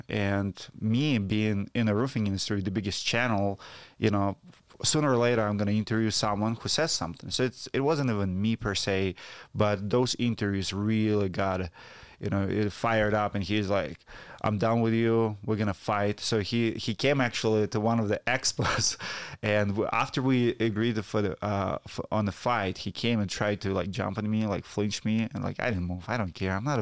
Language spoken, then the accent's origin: English; Siberia, Russia; I'm from Siberia, the coldest place on earth.